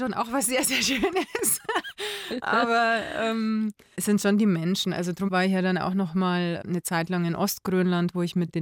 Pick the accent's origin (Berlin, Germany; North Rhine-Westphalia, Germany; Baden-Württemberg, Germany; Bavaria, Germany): Bavaria, Germany; wenn man da als Bayer hinkommt